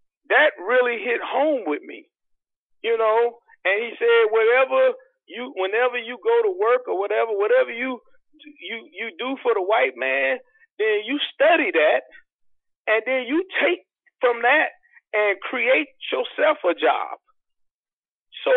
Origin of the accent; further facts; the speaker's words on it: St. Louis, Missouri, United States; also born or lived in Jennings, Missouri; I grew up poor in North St. Louis and in Jennings, Missouri. I grew up we didn't have much, you know, mm-hmm.